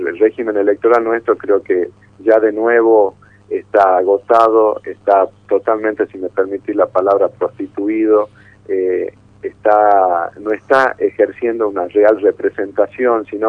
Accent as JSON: {"language": "Spanish", "region": "Tucumán", "country": "Argentina", "said": "como tucumanos también nos debemos una evolución en lo electoral, en lo institucional, en lo político"}